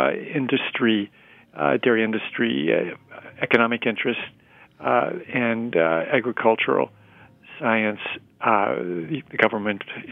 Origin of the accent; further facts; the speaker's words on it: Wisconsin, United States; also born or lived in Michigan; were dairy farmers in Michigan, and I grew up in Wisconsin and in Michigan, and there it was not three servings a day, we had four servings a day of milk when I was growing up.